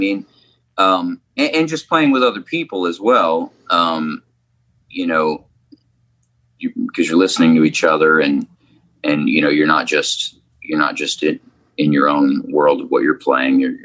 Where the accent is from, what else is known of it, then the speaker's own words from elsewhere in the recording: the South, United States; I grew up, growing up in the South, you know, it's not always around the most open-minded people all the time.